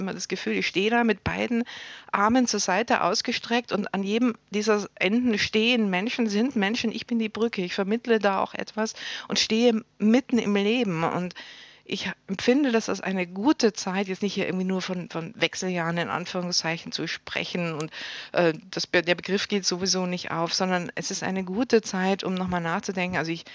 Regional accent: Munich, Bavaria, Germany; now in Berlin, Germany; Ich bin in München aufgewachsen und habe sozusagen naturgemäß als Kind auch mit der Schule immer wieder Bergausflüge gemacht.

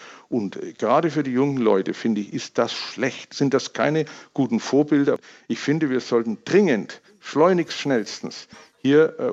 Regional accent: Bavaria, Germany; born there; Ich wohne in Fürth bei Nürnberg. Ich bin gebürtiger Franke und bin seit 1,5 Jahren auch schon im Ruhestand.

